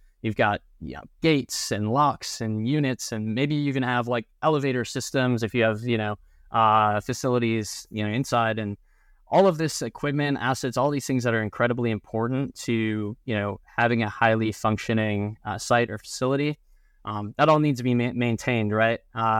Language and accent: English; Milwaukee, Wisconsin, United States; So I grew up in Milwaukee, Wisconsin, along with Bob. And I actually grew up kind of in the restaurant industry.